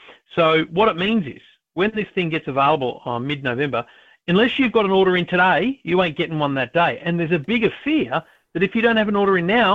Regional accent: Griffith, New South Wales, Australia; So I grew up in Griffith for a bit

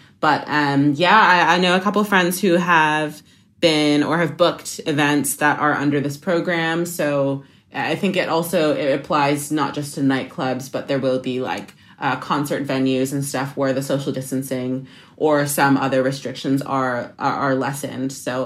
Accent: Canada; And especially as a Canadian, I don't want to like stereotype myself

